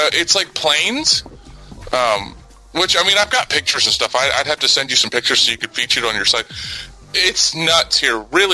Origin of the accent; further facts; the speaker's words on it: San Antonio, Texas, United States; also born or lived in Tennessee / Georgia / Florida; I'm from Texas, born in San Antonio, Texas.